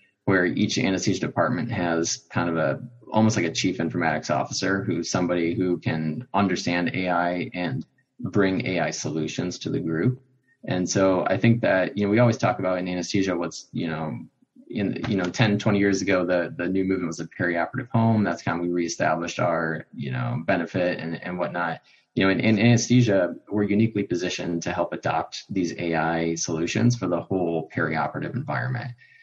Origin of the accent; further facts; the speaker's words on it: Chicago, Illinois, United States; growing up in Chicago, I could see it, they brought the city together